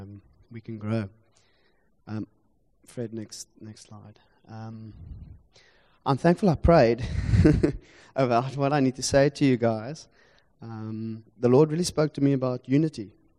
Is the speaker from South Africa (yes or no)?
yes; Stellenbosch, Western Cape, South Africa; I come from Stellenbosch, Platteland. Ons verstaan nie die grappe nie.